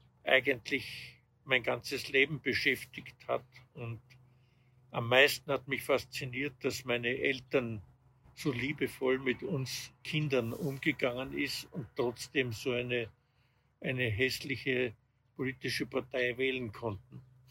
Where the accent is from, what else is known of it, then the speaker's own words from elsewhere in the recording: Graz, Styria, Austria; Ich bin ja noch in der Kriegszeit geboren, 1942. Und nach dem Krieg, nach 1945, hat es eigentlich nichts gegeben.